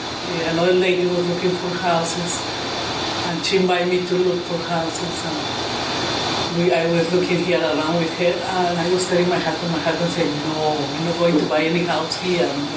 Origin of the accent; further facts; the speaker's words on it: Colombia; my husband works with the Foreign Service. I met him in Spain. I'm from Colombia.